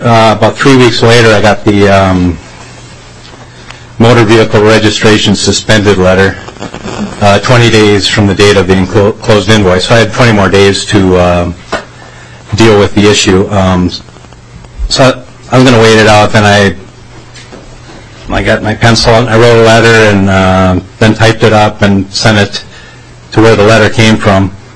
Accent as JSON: {"language": "English", "town": "Lake Elmo", "region": "Minnesota", "country": "United States", "said": "I'm from Lake Elmo near Stillwater."}